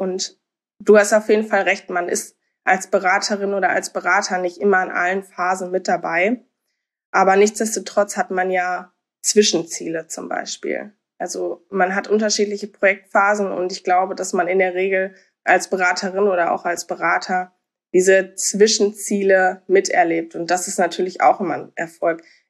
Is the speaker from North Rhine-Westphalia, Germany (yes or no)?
yes; Soest, North Rhine-Westphalia, Germany; ich komme aus Soest